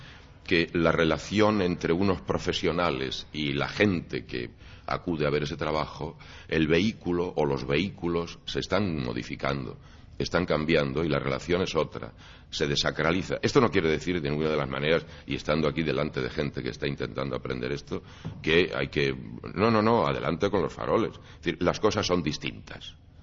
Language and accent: Spanish; Chinchón, Community of Madrid, Spain; en Chinchón allí en mi pueblo.